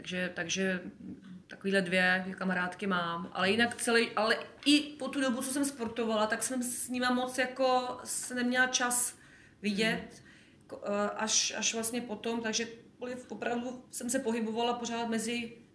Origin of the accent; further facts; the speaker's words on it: Žleby, Central Bohemian Region, Czechia; ta bydlela kousek vedle mě ve Žlebech, jsem pocházela ze Žlebu.